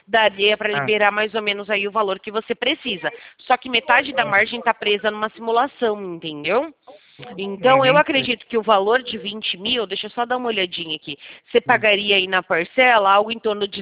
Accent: Americana, São Paulo, Brazil; Eu sou daqui da cidade de Americana

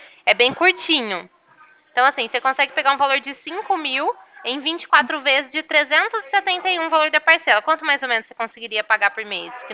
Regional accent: Ribeirão Preto, São Paulo, Brazil; eu sou daqui de Ribeirão Preto

